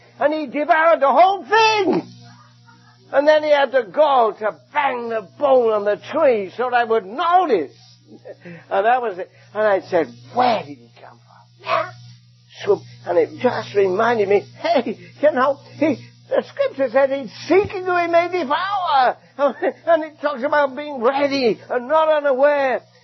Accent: England, United Kingdom; Now, I grew up in England. You can tell from my accent. Not Scotland, by the way. Don't make that mistake. I grew up in England

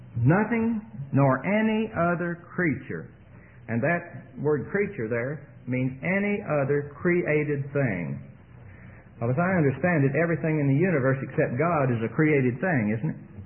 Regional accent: Tulsa, Oklahoma, United States; born or raised there

